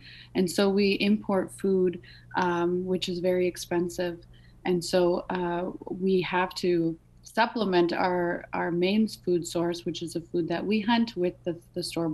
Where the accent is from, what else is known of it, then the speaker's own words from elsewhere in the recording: Canada; now in Nuuk, Greenland; Right now, I'm doing my, grad school in Nuuk, Greenland, even though I'm from Canada.